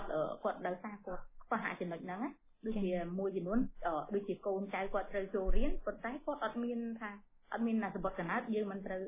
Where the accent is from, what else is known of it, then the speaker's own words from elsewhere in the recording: Siem Reap, Cambodia; ដូចជាខ្ញុំអ្នកសៀមរាបដែរ